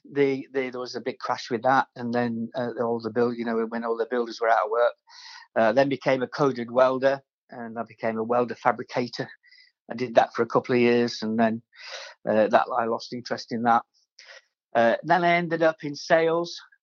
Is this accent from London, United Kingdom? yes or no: no; Barnsley, Yorkshire and the Humber, United Kingdom; born there; Well, I was born here in Barnsley, where I am at the moment, in South Yorkshire, a long, long time ago, 19. Yeah, I'm really old.